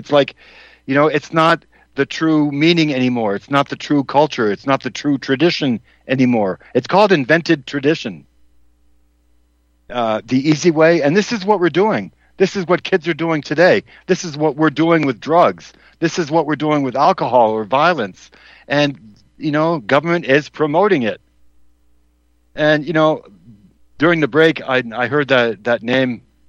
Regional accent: Massachusetts, United States; There's another moron from my home state.

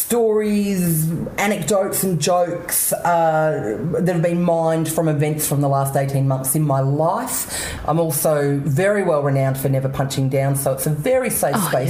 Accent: Canberra, Australian Capital Territory, Australia; I grew up in Canberra. I lived there for 22 years. But I've come good.

